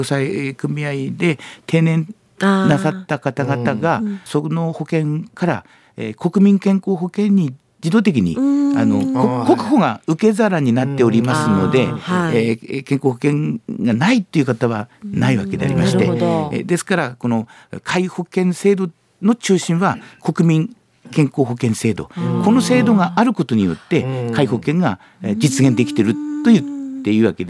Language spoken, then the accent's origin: Japanese; Hachinohe, Aomori, Japan; also born or lived in Towada; 出身は、十和田市ですが、その後八戸の根城小学校、はい、根城中学校、そして八高を卒業して、東京へ、大学進学のため、東京へ出ました。